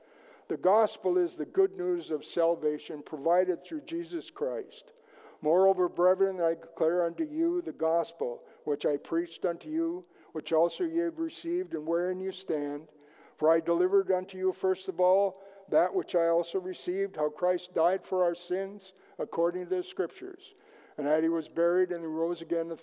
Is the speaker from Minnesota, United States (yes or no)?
yes; Embarrass, Minnesota, United States; also born or lived in International Falls; I was born in International Falls, Minnesota on March 17, 1953. And as a young child, we lived in Embarrass, Minnesota. I was raised in a typical American family.